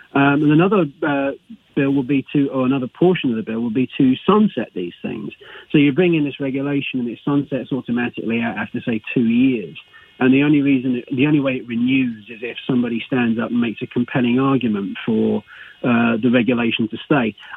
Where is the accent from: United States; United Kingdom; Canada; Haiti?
United Kingdom; England; moved away as an adult; England originally. Mm-hmm. I've been here now 7 years, and I became a citizen last summer.